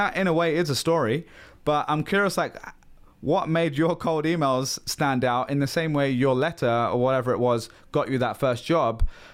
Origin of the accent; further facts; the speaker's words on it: London, United Kingdom; born there; I was born in London, you're born in the States.